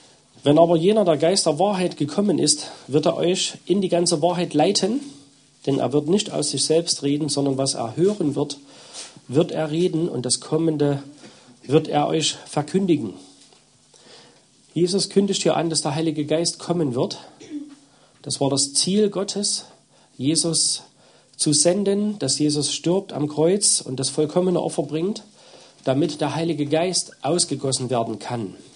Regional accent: Zwickau, Saxony, Germany; 2 Jungs und 3 Mädchen. Wir kommen aus Zwickau. Arbeiten und dienen dort einer Gemeinde

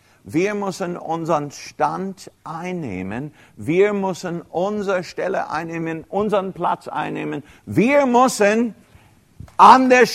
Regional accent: United States; Das weiß ich, bin Amerikaner.

